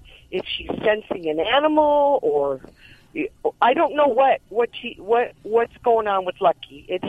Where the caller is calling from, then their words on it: Simi Valley, California, United States; Oh, I live in Simi Valley.